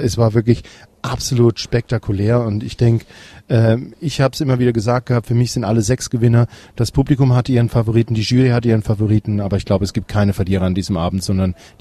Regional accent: Mannheim, Baden-Württemberg, Germany; Dann werden wir im Mai mit einer Ausgabe Artistica Meets Friends zu Gast in Mannheim sein, in meiner Heimatstadt.

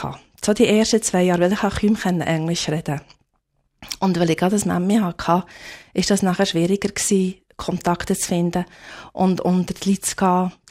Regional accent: Bern, Switzerland; accent: Bernese German; first language Bernese German; now in Canada

